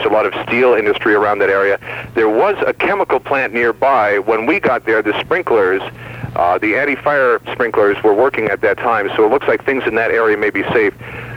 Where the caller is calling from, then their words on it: Mississauga, Ontario, Canada; Oh, Steve, I'm calling from Mississauga.